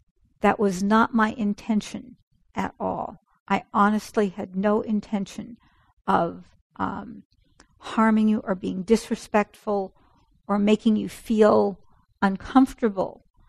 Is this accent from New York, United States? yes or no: yes; New York City, New York, United States; When I grew up in the Bronx, and I would hear this phrase, that store person is going to jip you.